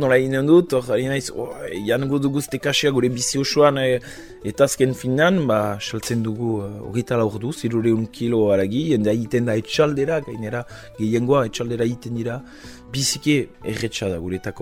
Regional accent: Bayonne, Nouvelle-Aquitaine, France; now in Briscous, France; berez Baionakoa naiz eta gaur egun Beskoitzen bizi.

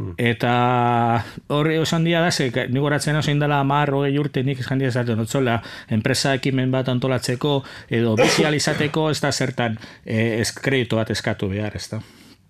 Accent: Bilbao, Basque Country, Spain; now in Laudio, Spain; bilbotarra naizela jaiotzez, nire bizitzaren ba, zati ondiena dero mondotela Bilboen bizitzen, baina azkenengo sei urteak edo ba, laudion

